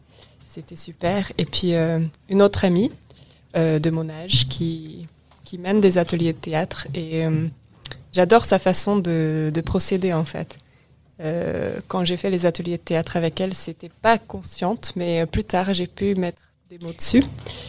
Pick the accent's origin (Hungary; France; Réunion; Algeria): Hungary; French is a second language; c'était en Hongrie, parce que j'ai grandi en Hongrie